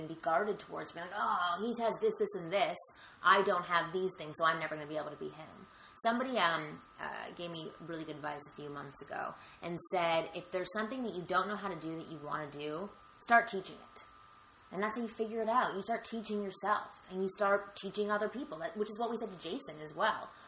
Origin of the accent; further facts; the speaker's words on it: Canada; Well, selfishly, I'm probably going to say Canada because I'm Canadian.